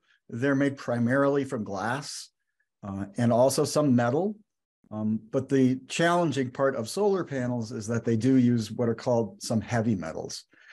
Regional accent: United States; So I'm an American, and I wish I could say that the United States was, but unfortunately, we've let ourselves fall behind.

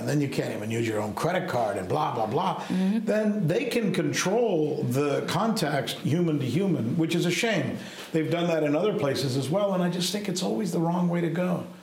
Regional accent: Miami, Florida, United States; my old friend Marco Rubio, who I grew up with in Miami

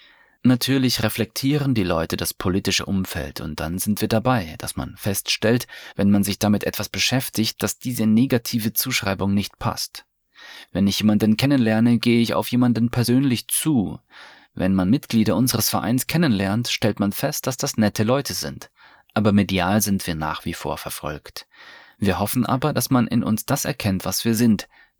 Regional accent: Trier, Rhineland-Palatinate, Germany; now in Berlin, Germany; Ursprünglich komme ich aus Trier und bin selbst römisch-katholisch. Ich bin jetzt aber in Berlin wohnhaft

